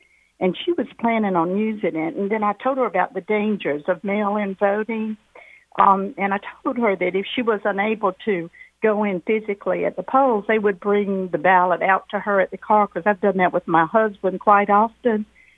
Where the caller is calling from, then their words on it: Fayetteville, North Carolina, United States; I'm calling from Fayetteville, North Carolina.